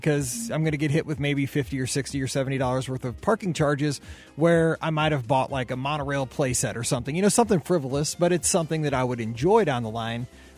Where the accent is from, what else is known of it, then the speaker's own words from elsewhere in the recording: Midwest, United States; Because, like, I'm a Midwesterner.